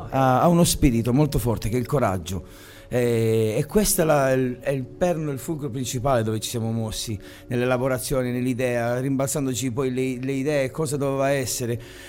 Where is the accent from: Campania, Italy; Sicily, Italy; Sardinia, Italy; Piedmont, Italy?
Sardinia, Italy; Quartu Sant'Elena; io sono di Quarto, sono di qua, non c'erano ancora i cheap flight, non c'erano ancora i biglietti. È la prima volta che andai via dalla Sardegna